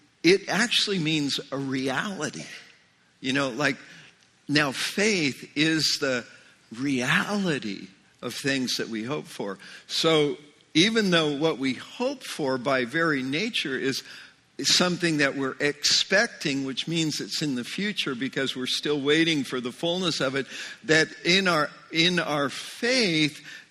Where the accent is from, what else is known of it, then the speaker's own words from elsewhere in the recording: Spokane, Washington, United States; born there; if I thought … I was born in Spokane, Washington